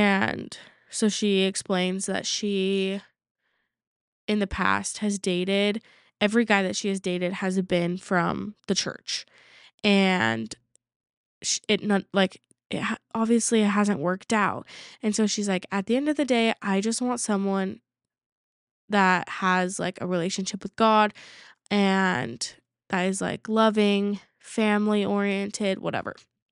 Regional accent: Utah, United States; because I'm from Utah, so I don't know how it is from someone else like coming to visit and visit a family.

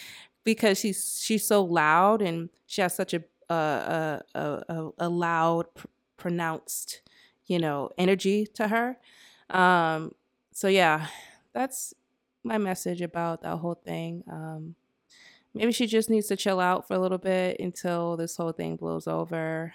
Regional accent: Boston, Massachusetts, United States; I'm not on the East. I'm from the East Coast. I'm from Boston.

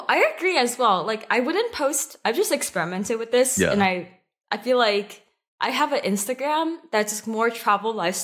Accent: San Francisco, California, United States; So I am from San Francisco. I've been in LA for a week now

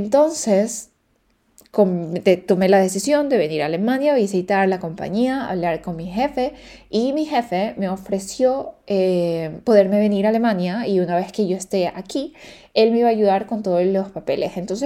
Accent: Ecuador; now in Berlin, Germany; tengo un año en Berlín, lo que es loquísimo para mí. Es loquísimo porque yo desde que salí de Ecuador no he estado en ninguna ciudad por más de 6 meses.

